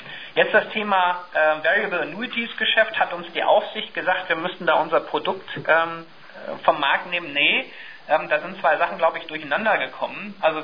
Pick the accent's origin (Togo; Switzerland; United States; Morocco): United States; ich bin ja in Amerika auch aufgewachsen